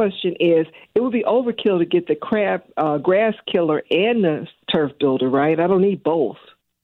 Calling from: St. Louis, Missouri, United States; I'm calling from St. Louis, North Side.

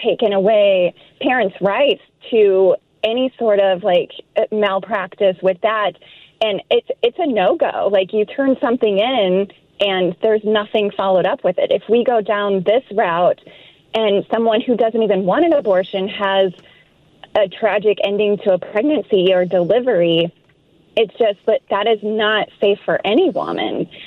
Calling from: St. Charles, United States; Good morning. I'm calling from St. Charles.

